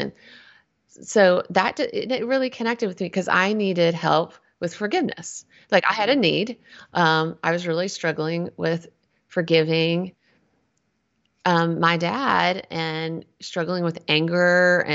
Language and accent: English; Nashville, Tennessee, United States; So I am a native Nashvillean. So I'm from Music City before it was cool.